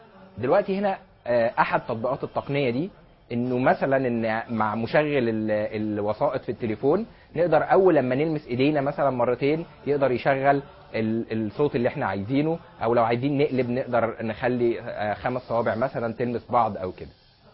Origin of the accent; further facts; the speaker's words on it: Egypt; عندنا في ثقافتنا كمصريين